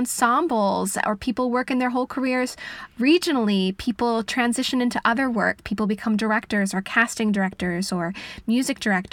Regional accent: Vancouver, British Columbia, Canada; I'm from Vancouver, British Columbia, which is in Canada. I grew up doing theater and singing and dancing.

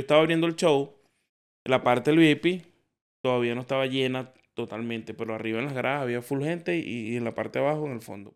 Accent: Venezuela; moved away as an adult; now in Chile; Yo soy un venezolano más que llegó a Chile

